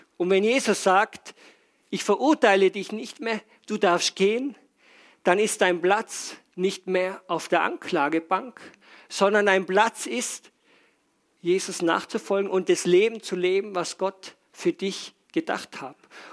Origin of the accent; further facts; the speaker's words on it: Austria; versuche bei uns in Österreich mit den Leuten umzugehen.